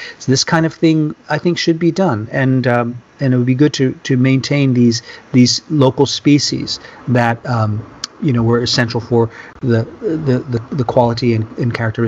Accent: Louisiana, United States; I'm from Louisiana, and we use cypress, so I'm kind of familiar with other cypresses.

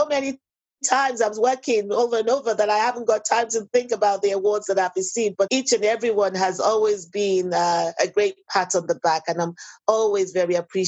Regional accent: Coventry, West Midlands, United Kingdom; I was born here in Coventry, went to primary school, secondary school, and I've been in the higher educational system too in this country.

